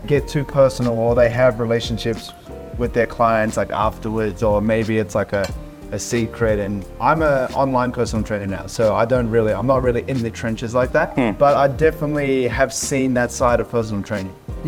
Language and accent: English; New Zealand; now in Sydney, Australia; I'm still a Kiwi.